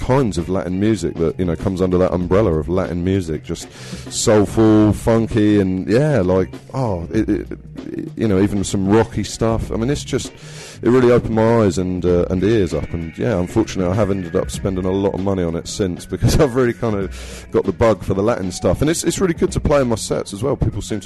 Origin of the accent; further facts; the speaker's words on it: Southampton, South East England, United Kingdom; growing up in Southampton, you don't have too much options on buying great records.